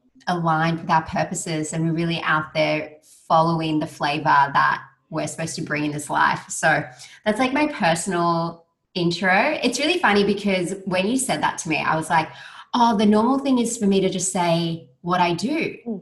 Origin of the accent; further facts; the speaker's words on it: Australia; I am Australian Sri Lankan.